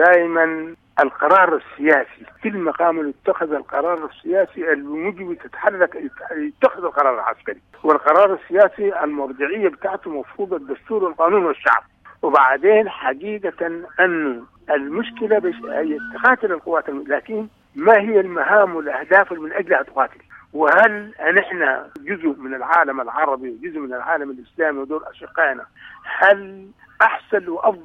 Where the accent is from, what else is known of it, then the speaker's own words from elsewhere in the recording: Sudan; نعم انا من السودان